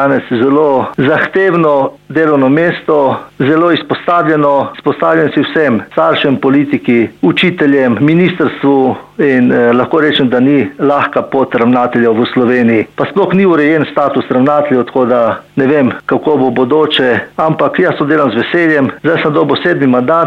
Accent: Umag, Istria County, Croatia; moved away as an adult; also born or lived in Pula; now in Cerkno, Slovenia; Po rodu sem iz Umaga, ja, rojen v Puli.

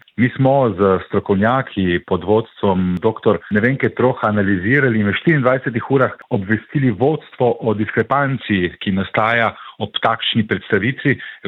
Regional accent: Primorska, Slovenia; Iskreno kot Primorec z tolikšnimi vidnimi politiki v slovenski vladi bi pričakoval prav od Primorcev

